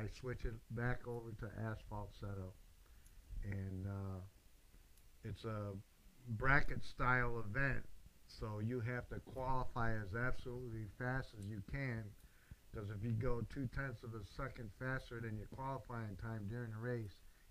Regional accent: Chicago, Illinois, United States; born there; moved away; I was born in Chicago.

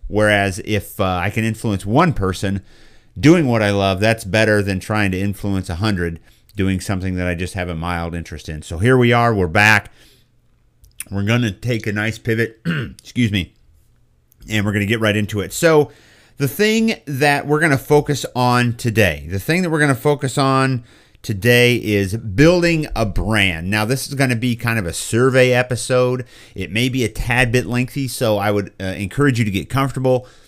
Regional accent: Boonville, Missouri, United States; Growing up in Central Missouri, we grew up with not much. And so, you know, for me, for … in Boonville, Missouri, getting a soda was actually kind of a big deal.

